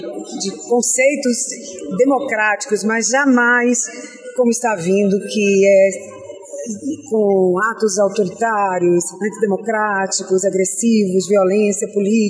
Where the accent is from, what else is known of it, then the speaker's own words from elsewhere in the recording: Northeast Region, Brazil; sou uma mulher de fé, sou nordestina.